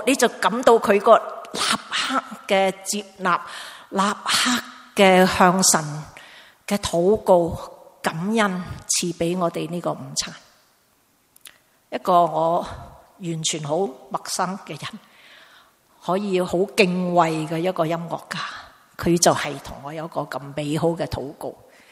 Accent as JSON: {"language": "Cantonese", "country": "Hong Kong", "said": "我们香港人的点心"}